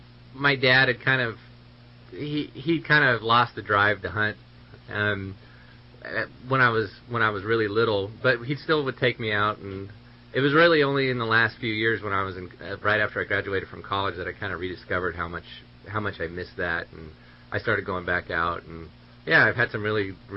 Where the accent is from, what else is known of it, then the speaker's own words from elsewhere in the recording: California, United States; But anyway, my background is I grew up in Siskiyou County. I'm a local kid, and my whole family more or less was from here.